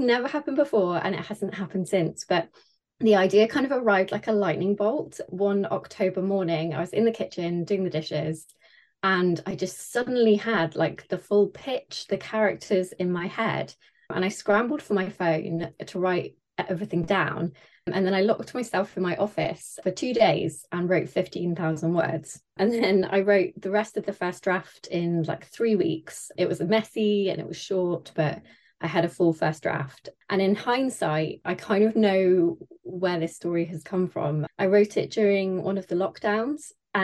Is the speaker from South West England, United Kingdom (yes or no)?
yes; Launceston, South West England, United Kingdom; I grew up in Launceston, which is in like right on the Cornwall Devon border.